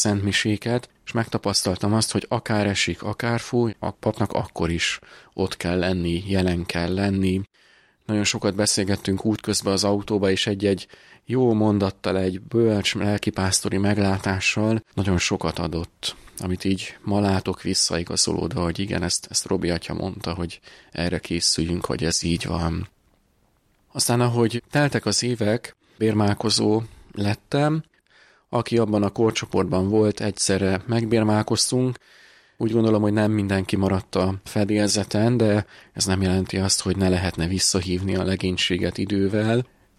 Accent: Dunakeszi, Pest, Hungary; born there; családilag bár Dunakeszin születtem, de nagyszüleim révén Komárom-Esztergom vármegyéből származom, Bajnáról, egy gyönyörű településről

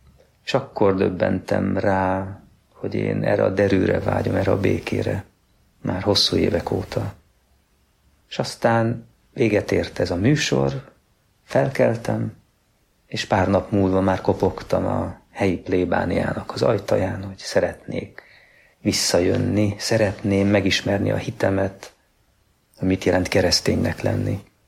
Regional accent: Győr, Győr-Moson-Sopron, Hungary; cselédek voltak a mi őseink anyai ágon. Győrben, panelrengetegben fölnevelődtem a nővéremmel együtt, úgy 18 éves koromig

